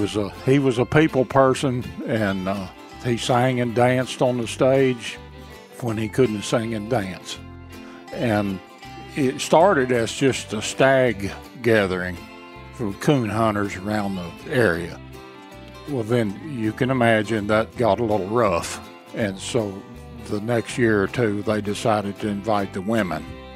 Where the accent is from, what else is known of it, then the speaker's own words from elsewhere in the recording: Gillett, Arkansas, United States; I'm from Gillette, Arkansas. I live on Main Street, and I've been associated with the Coon Supper all my life.